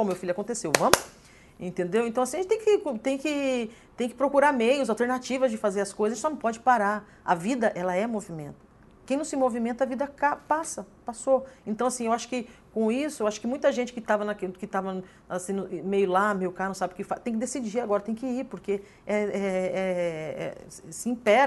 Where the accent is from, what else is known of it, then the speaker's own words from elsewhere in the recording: São Paulo, Brazil; now in Porto Alegre, Brazil; eu cheguei aqui em Porto Alegre, né? Quer queira, quer não, eu vim de São Paulo, sou paulista, vim para cá.